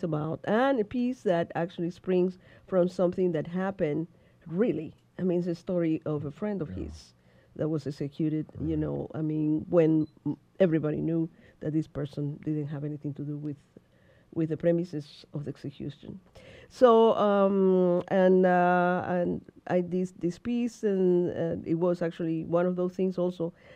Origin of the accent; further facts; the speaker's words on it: Cameroon; while I was growing up in Cuba